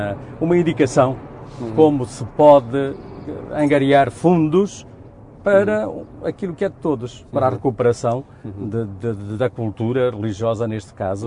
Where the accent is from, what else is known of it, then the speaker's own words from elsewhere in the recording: Norte, Portugal; moved away; E toda a gente aqui sabe que eu sou transmontano, porque eu não esqueço.